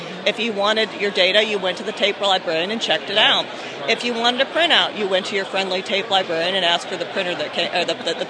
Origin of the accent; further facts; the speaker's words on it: Michigan, United States; also born or lived in Arizona / Florida; I grew up in Michigan, lived in Arizona, and now live in Florida.